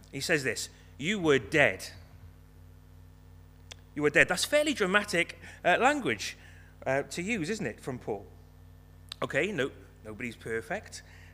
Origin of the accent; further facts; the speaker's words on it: Cardiff, Wales, United Kingdom; now in Newtown, United Kingdom; But I grew up in Cardiff, so I've been in Newtown about 5 years now.